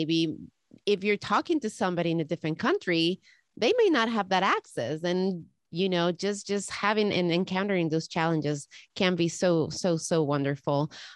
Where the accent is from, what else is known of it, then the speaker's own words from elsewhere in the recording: Ecuador; now in United States; I'm from Ecuador.